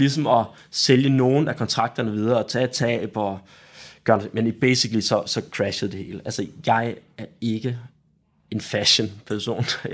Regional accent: Central Denmark Region, Denmark; Jeg er opvokset i Vestjylland

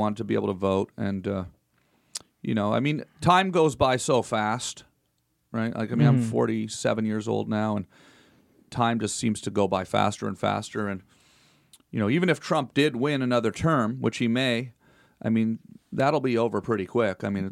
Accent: Canada; first of all, I'm still Canadian also.

